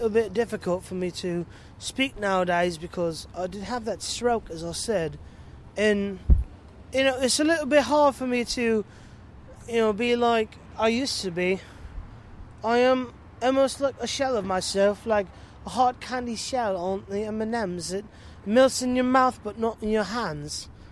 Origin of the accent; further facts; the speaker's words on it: Milwaukee, Wisconsin, United States; But, see, the truth of it is, I'm not really from Wolverhampton. I'm from Milwaukee in Wisconsin.